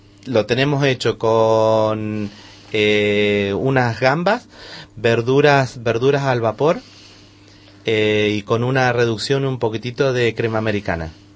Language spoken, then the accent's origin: Spanish; Argentina; born there; Mis padres son chilenos y yo nací en Argentina